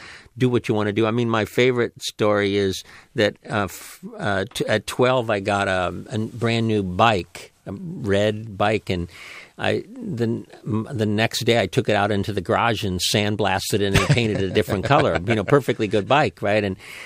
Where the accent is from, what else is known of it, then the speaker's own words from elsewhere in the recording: Ohio, United States; moved away; I was raised in Ohio, and I'm sure it seemed flaky from that distance to the people in Ohio. But once I got out here, it made a lot of sense to me.